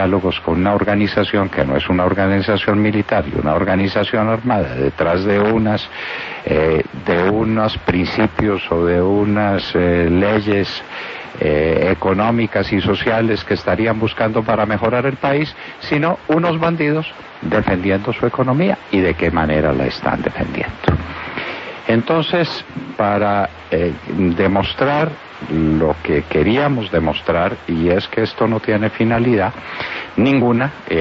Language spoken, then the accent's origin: Spanish; Colombia; Somos los colombianos